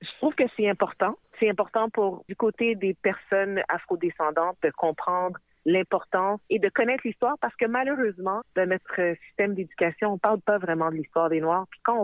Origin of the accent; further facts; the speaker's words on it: Quebec, Canada; moi, je suis née au Québec où j'ai grandi.